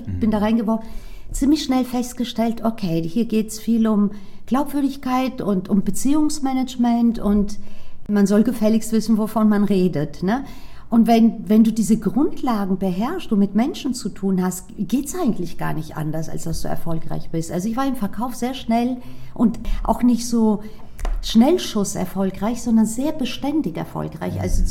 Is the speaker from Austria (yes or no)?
no; Greece; Also ich komme aus Griechenland, deswegen bin ich sehr oft in Griechenland.